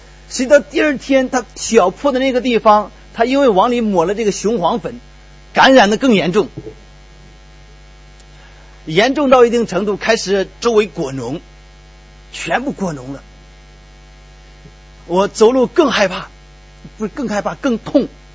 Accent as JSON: {"language": "Chinese", "country": "China", "moved": "as an adult", "lives_now": "Singapore", "said": "本身在国内一直在服侍，并且我举家上下来到新加坡"}